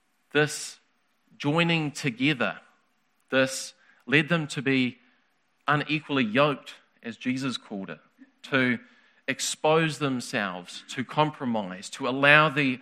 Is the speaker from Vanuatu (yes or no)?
no; New Zealand; I do this job, and I'm a New Zealander, and also this is my other box, religion.